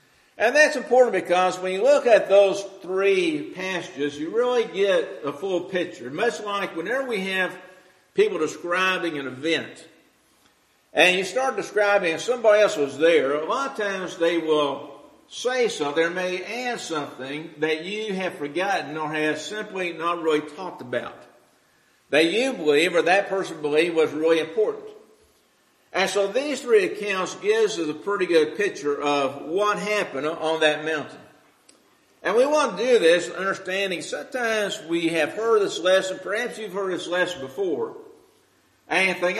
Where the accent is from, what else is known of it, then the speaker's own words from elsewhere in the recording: Louisville, Kentucky, United States; I remember as a child growing up in the West End, and our home was on 30th and Duncan Street, which means we were almost right against railroad yards of Louisville.